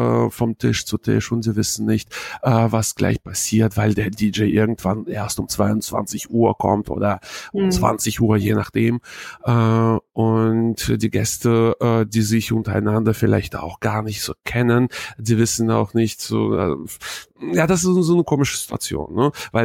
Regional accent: Hanover, Lower Saxony, Germany; ich komme aus Hannover

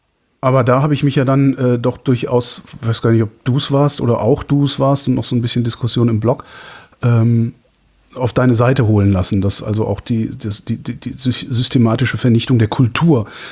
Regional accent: North Rhine-Westphalia, Germany; Ich bin halt in Westdeutschland groß geworden, also zwischen Köln und Aachen sozusagen.

